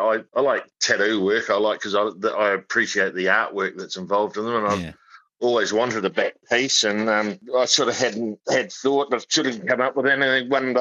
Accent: Wainuiomata, Wellington, New Zealand; I mean, I come from Wainui Amata, so it's a league and rugby town

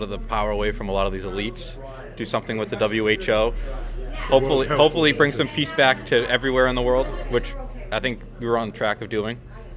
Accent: Massachusetts, United States; I'm from Massachusetts.

